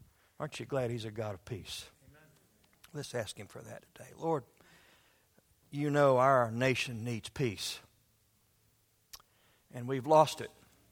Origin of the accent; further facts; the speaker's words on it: United States; I personally want to say thank you to you that I'm an American.